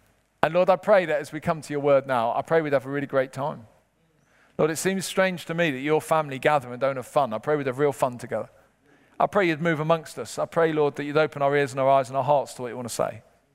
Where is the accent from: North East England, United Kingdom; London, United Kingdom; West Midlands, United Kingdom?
London, United Kingdom; Peckham; I'm originally from Peckham, where Del Boy's from